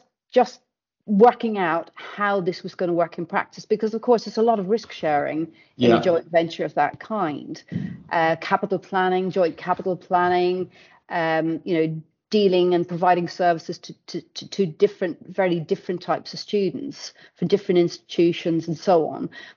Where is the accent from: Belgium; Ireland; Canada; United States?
Ireland; Dublin, Leinster; back in Ireland, where I come from. I come from Dublin